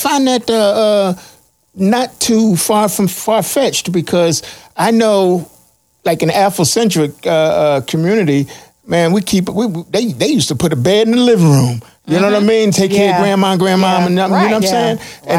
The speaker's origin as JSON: {"language": "English", "region": "Minnesota", "country": "United States", "tie": "born or raised there", "also_born_or_lived": "Philadelphia / St. Louis", "lives_now": "Carolinas, United States", "said": "because I was born in Philadelphia. I spent most of my life in Minnesota. Well, you know, then East Boogie and St. Louis. So I lived in a lot of different cities."}